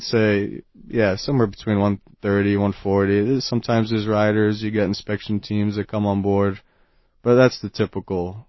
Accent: Woburn, Massachusetts, United States; Originally, I'm from Massachusetts, about 15 minutes north of Boston, a town called Woburn.

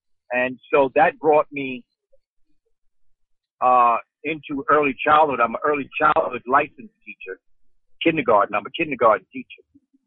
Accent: New York, United States; I grew up in the Amsterdam Project, Amsterdam Houses, between 61st and 64th Street.

